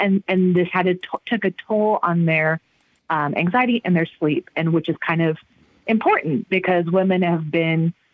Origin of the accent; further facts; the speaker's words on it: United States; I am an American, so I'm going to just say my home country's not doing the best job